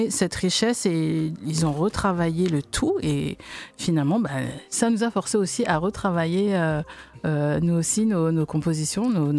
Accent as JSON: {"language": "French", "country": "Martinique", "said": "Je suis martiniquaise, je suis désolée. Je suis martiniquaise, donc j'écoute ça."}